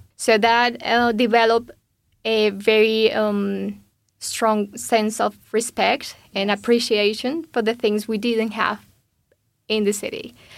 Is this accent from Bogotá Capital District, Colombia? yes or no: yes; Bogota, Bogotá Capital District, Colombia; now in United Kingdom; I'm from Bogota. That's the capital city of Colombia.